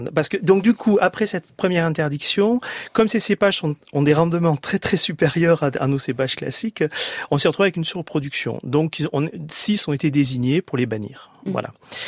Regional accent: Occitanie, France; On est originaire des Cévennes

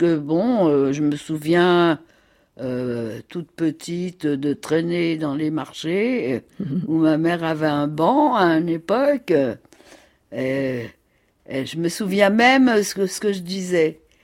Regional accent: Épinal, Grand Est, France; born there; Moi, je suis née à Épinal, dans les Vosges, le 19 mars 1928. Et je suis née tout de suite, rousse, gauchère et juive.

